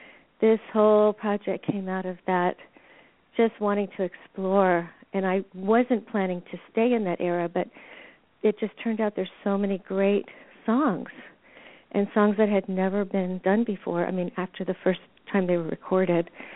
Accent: Washington, District of Columbia, United States; Well, I grew up in Washington, D.C., and I had my radio that I got to listen

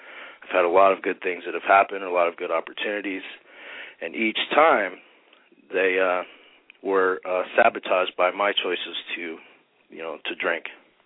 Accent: Boston, Massachusetts, United States; born there; when I'm a Bostonian at birth, so born in Boston, Massachusetts, but, I have lived all over the country.

